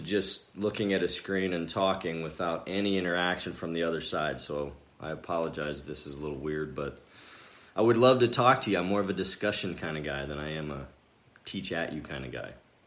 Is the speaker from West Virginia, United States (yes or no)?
no; Pennsylvania, United States; now in Iowa, United States; I consider myself an Iowan now because more than half of my life has been here. But I grew up in Pennsylvania, of all places. Harrisburg area, kind of like Des Moines. We were outside of the city. I grew up between Camp Hill and Gettysburg.